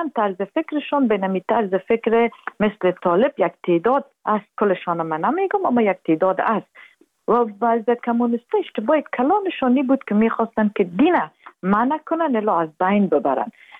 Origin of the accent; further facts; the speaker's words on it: Afghanistan; اگر کل ما فقط تمام موضوعات فراموش کنیم و بگویم که امه ما افغان هستیم، این کلانترین مشکل ماست